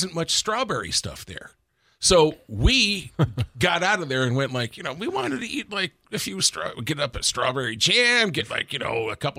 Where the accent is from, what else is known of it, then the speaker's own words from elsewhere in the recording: Torrington, Connecticut, United States; Well, there's a lot of trash being talked in my hometown this morning there, Lou.